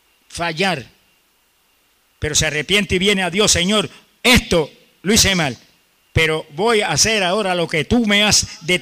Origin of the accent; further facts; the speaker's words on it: Camuy, Puerto Rico; Y yo, en mi pueblo, en Camuy